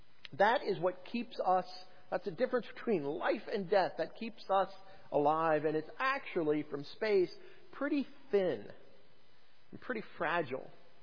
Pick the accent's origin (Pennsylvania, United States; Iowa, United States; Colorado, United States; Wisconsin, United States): Colorado, United States; Colorado Springs; I met a friend of Dale's, actually, I guess a co-worker, who was actually from my hometown.